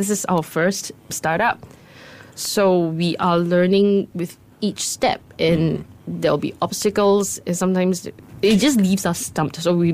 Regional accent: Singapore; These are flavors that I've encountered as during my time growing up in Singapore.

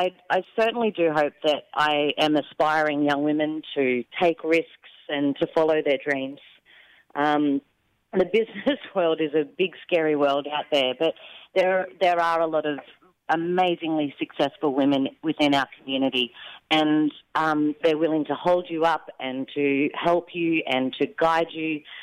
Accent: Queensland, Australia; I'm not from Mount Gambier. I grew up in Queensland.

